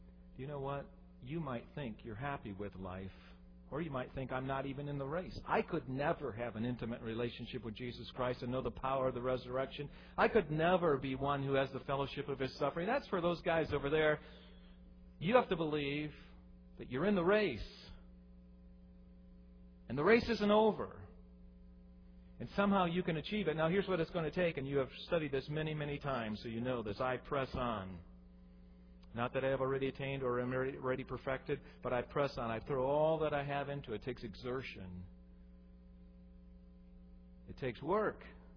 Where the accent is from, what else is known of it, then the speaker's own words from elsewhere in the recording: Buffalo, New York, United States; I'm from Buffalo, originally, or for years there, we lived near Buffalo.